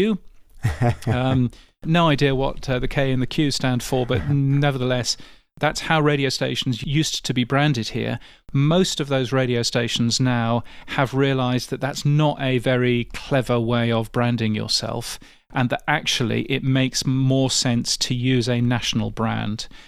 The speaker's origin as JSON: {"language": "English", "country": "United Kingdom", "said": "And NPR, to me, as a Brit, is incomprehensible."}